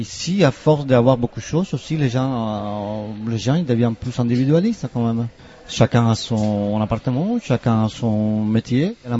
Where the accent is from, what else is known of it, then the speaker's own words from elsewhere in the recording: Cuba; moved away; Je viens de Cuba.